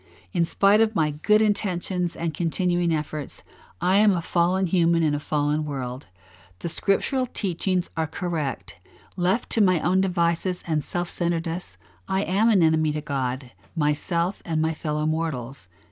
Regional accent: Utah, United States; accent: Utah; This is where my Utah accent shows up.

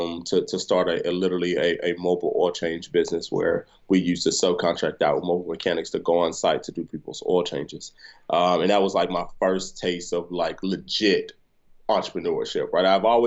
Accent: Chattanooga, Tennessee, United States; And so, growing up in Chattanooga was cool, man.

